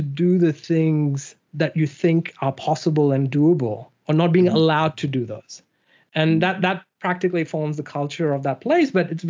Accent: Sydney, New South Wales, Australia; accent: muddled Australian and US; also born or lived in United States; I grew up in Sydney, but I spent about 12 years in the States. So my accent is going to sound very weird for the listeners and who's going to hear it.

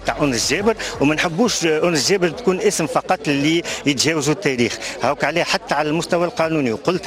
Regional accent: Tunisia; باش يكون عندنا في تونس مؤسسة قانونية

